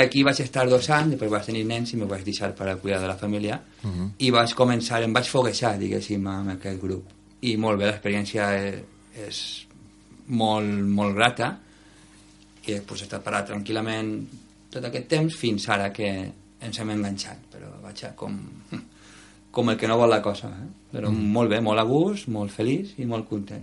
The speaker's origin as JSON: {"language": "Catalan", "town": "Xàtiva", "region": "Valencian Community", "country": "Spain", "said": "Jo sóc valencià, sí senyor."}